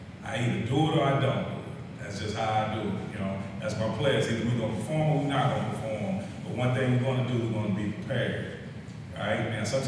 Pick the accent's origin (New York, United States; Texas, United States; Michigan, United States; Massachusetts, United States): Texas, United States; Fort Worth; also born or lived in Lubbock, United States; I'm a young kid from Fort Worth, Texas. I was born in West Texas and Lubbock, Texas. Grew up in Fort Worth, Texas.